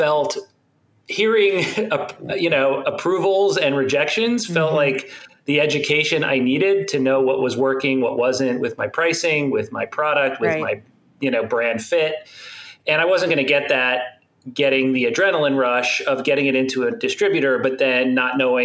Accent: Miami, Florida, United States; I grew up in Miami, in South Florida.

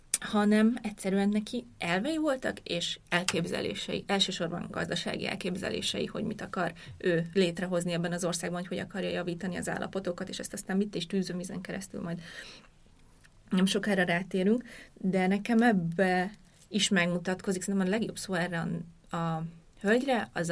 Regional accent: Hungary; Legalábbis akik mit nőttünk fel Magyarországon.

